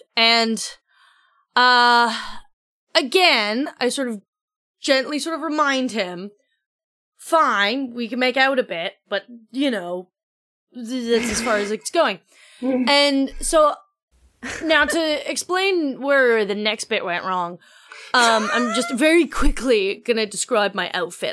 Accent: Ottawa, Ontario, Canada; also born or lived in Toronto; now in London, United Kingdom; Hello from lovely Northeast London in my flat. I am originally from Canada. I was born in Ottawa, moved to Toronto, and now I live in London. Been here for 4 years.

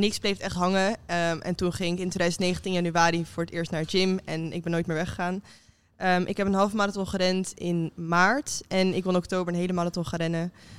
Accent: Alkmaar, North Holland, Netherlands; born there; now in The Hague, Netherlands; ik ben 22 jaar. Ik ben geboren in Alkmaar, maar ik woon in Den Haag.

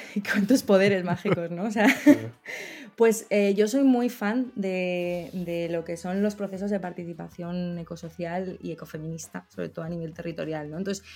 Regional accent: Aragon, Spain; yo soy aragonesa, entonces conozco de primera mano

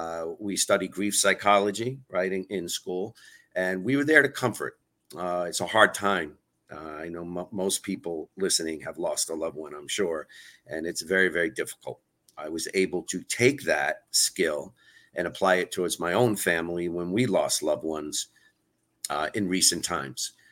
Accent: New York, United States; Growing up in New York as an actor later on in life

